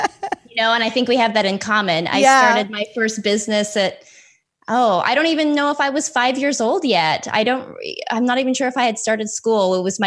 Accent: Canada; I'm Canadian, and working 24 hours a week at the same time.

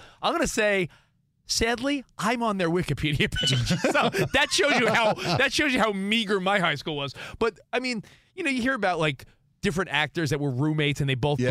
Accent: New York, United States; growing up in New York, it's a lot of where I grew up, it was a lot of Italian kids, Jewish kids

